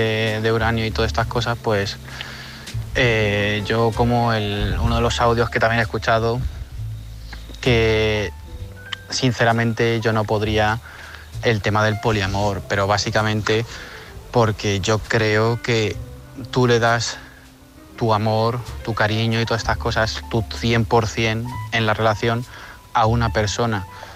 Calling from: Sonseca, Castilla-La Mancha, Spain; de Sonseca.

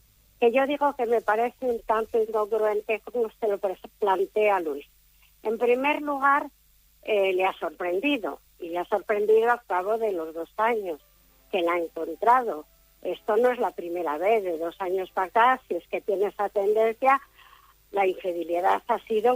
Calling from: Zamora, Castile and León, Spain; de Zamora.

